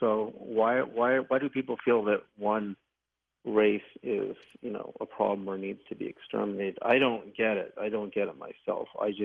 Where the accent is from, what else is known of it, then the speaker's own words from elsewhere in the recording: San Francisco, California, United States; I grew up in San Francisco in the 60s, and a lot of my best friends were, you know, of different color.